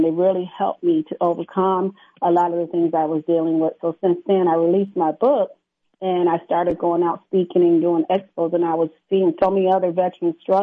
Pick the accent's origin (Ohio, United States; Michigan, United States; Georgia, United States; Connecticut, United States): Michigan, United States; Grand Rapids; It's the 101st parade there in Grand Rapids, Michigan, which happens to be my hometown.